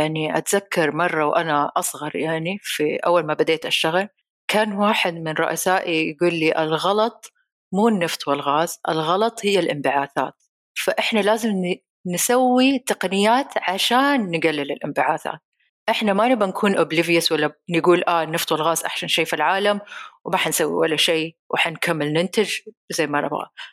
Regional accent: Saudi Arabia; إحنا عندنا في السعودية دائما أفكر نفسي

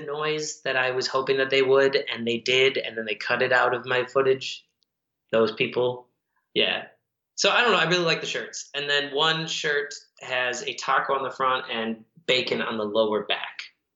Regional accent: Midwest, United States; because I grew up in the Midwest, so I tend to know like Midwest and East Coast stuff.

